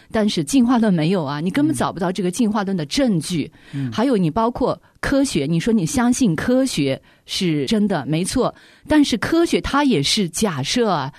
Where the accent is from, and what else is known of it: China